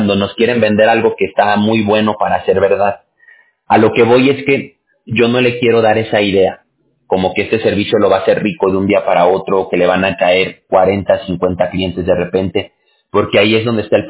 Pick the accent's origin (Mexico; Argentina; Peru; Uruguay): Mexico; Yo soy de México